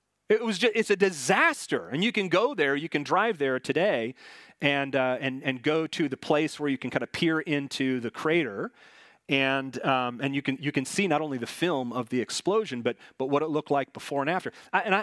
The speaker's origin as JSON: {"language": "English", "region": "Washington", "country": "United States", "tie": "born or raised there", "said": "Now, I grew up in Washington. I was a wee lad when Mount St. Helens erupted on May 18th of 1980."}